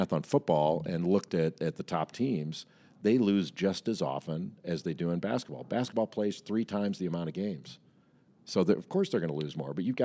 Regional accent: Los Angeles, California, United States; now in North Carolina, United States; You know, growing up in Los Angeles, I would have loved to have stayed home. I would have loved, like, I miss California every day. I live in North Carolina now, and, you know, my wife's an East Coaster, and so we decided to stay East.

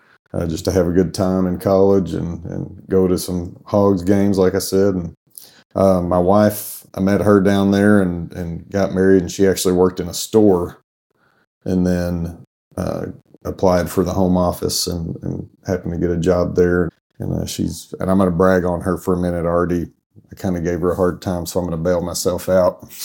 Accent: Batesville, Arkansas, United States; So I was born and raised in Arkansas, but over in Northeast Arkansas in Batesville.

